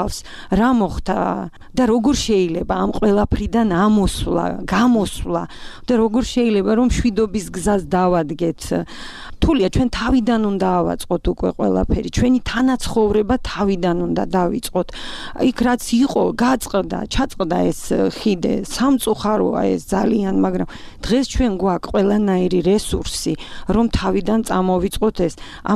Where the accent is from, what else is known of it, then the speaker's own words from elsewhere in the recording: Abkhazia, Georgia; ჩემი სამშობლოა აფხაზეთი, მე იქ დავიბადე, გავიზარდე